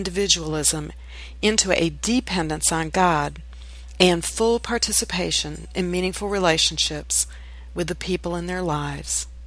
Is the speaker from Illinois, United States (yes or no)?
no; Geneseo, New York, United States; now in Nashville, United States; I grew up in Geneseo, New York, in the Finger Lakes region of upstate New York, and now reside in Nashville, Tennessee.